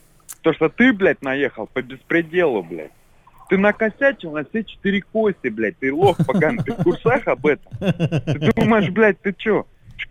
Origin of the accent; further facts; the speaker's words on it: Moscow, Russia; Я с Москвы, я тебе сказал, я с ВДНХ